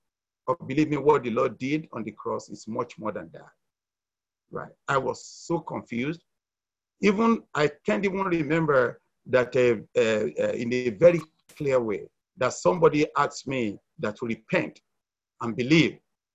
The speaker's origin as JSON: {"language": "English", "country": "Nigeria", "tie": "born or raised there", "said": "when I was growing up, I grew up as an Anglican because I was raised up in Nigeria and my parents were Anglican."}